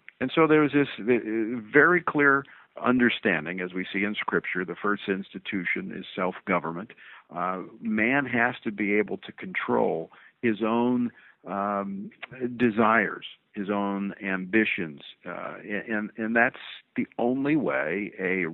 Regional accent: Louisiana, United States; as I started one in my home state of Louisiana

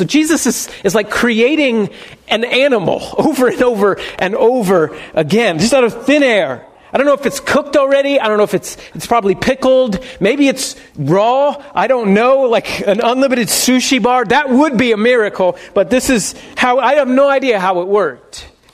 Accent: United States; Maybe it's because I'm an American, and as an American, we don't do anything without thinking about food being involved in some way or another.

